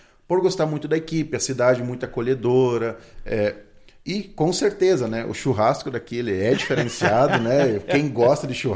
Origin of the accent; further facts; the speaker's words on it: Selbach, Rio Grande do Sul, Brazil; Eu sou natural de Selbach.